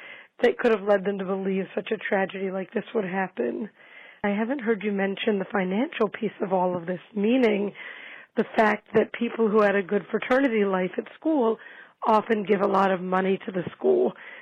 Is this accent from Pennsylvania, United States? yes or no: yes; Elkins Park, Pennsylvania, United States; I'm from Elkins Park.